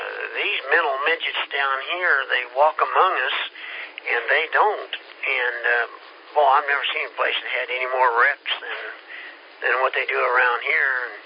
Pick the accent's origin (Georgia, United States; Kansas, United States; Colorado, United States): Kansas, United States; And I hope it stays that way because we're from Kansas, and I always wanted to live out in the country a little bit.